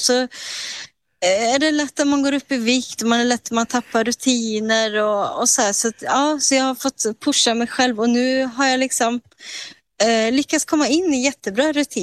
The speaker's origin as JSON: {"language": "Swedish", "country": "Sweden", "tie": "born or raised there", "moved": "as an adult"}